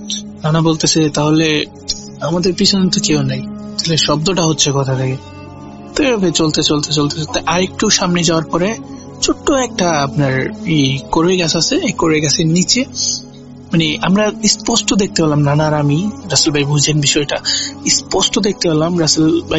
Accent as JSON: {"language": "Bangla", "town": "Nalitabari", "region": "Mymensingh Division", "country": "Bangladesh", "tie": "born or raised there", "lives_now": "Dhaka, Bangladesh", "said": "আমার গ্রামের বাড়ি হচ্ছে শেরপুর, থানা হচ্ছে নালিতাবাড়ি, গ্রাম রানীগাঁও।"}